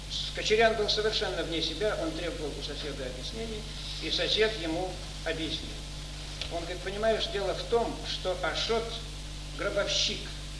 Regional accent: Saint Petersburg, Russia; Мне особенно приятно об этом сейчас рассказать, потому что я ленинградец.

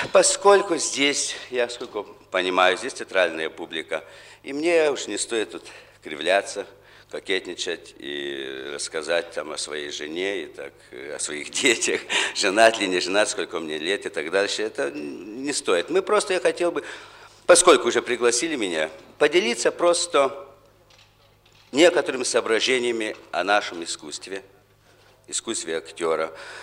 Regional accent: Kaunas, Kaunas County, Lithuania; Я родился в Каунасе в 1924 году, скоро уже 50 лет мне в этом году, да, и там учился в школе.

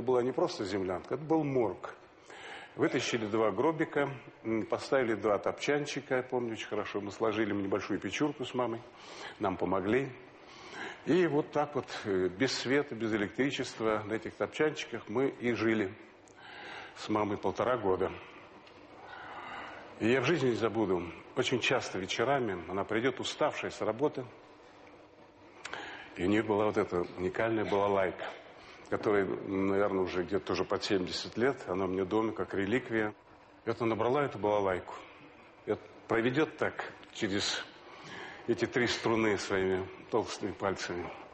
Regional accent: Zabaykalsky Krai, Russia; born there; Я сам родился в 44-м году, в октябре. Родился я в Забайкалье. Это моя малая родина. Родился на 77-м разъезде, там Цугол, Цугольский Датсан. И я родился недалеко от самого Датсана, бурятского Датсана

